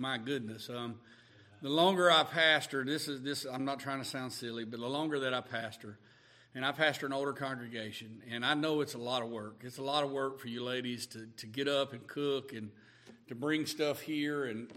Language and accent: English; the South, United States; I'm from the South. We say y'all.